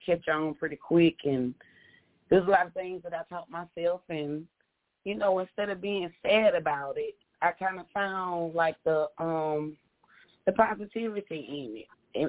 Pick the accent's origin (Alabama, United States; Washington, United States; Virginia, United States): Alabama, United States; Mobile; I'm from Mobile, Alabama. I'm a country girl with a lot of funk.